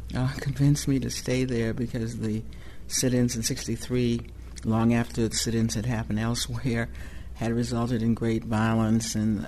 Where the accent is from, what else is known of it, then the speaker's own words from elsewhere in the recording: Washington, District of Columbia, United States; I go, I'm from Washington, D.C. I go to Yale Law School.